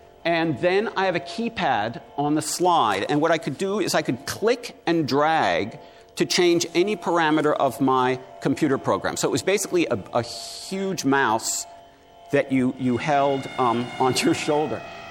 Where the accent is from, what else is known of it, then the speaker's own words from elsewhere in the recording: Manhattan, New York, United States; I grew up in Manhattan. I know how to use space.